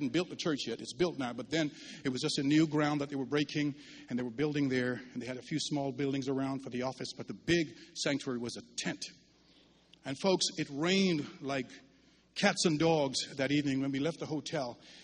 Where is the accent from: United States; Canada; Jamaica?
Jamaica; I'm from the island of Jamaica